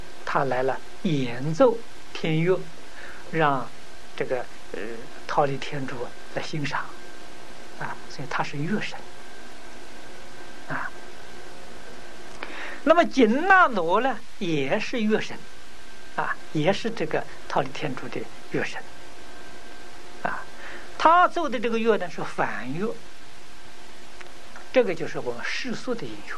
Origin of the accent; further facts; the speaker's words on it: China; 我们中国人称之为蟒蛇啊